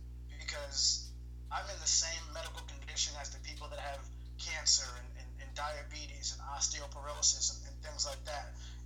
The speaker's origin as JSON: {"language": "English", "region": "Midwest", "country": "United States", "said": "Now remember, I'm from the Midwest. We don't have oceans, we have lakes."}